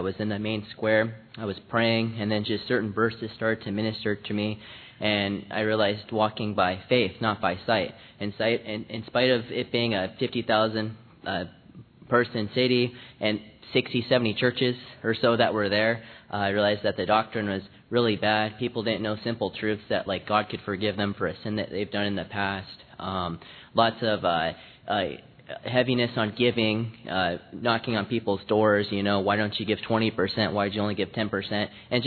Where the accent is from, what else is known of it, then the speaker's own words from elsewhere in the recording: Colorado, United States; I'm from Colorado